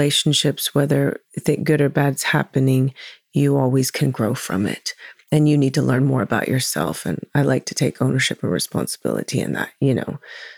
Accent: Louisville, Kentucky, United States; I grew up in Louisville, Kentucky. I'm a Hawaiian girl at heart, you know, an island girl.

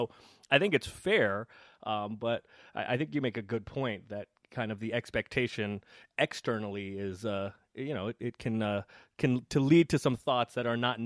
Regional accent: San Francisco, California, United States; And so I grew up in San Francisco. I grew up a Warriors fan.

